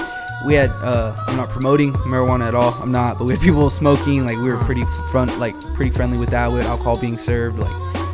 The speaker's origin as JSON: {"language": "English", "town": "Wilmington", "country": "United States", "said": "Like, we fuck with you, you fuck with, we're all from Wilmington."}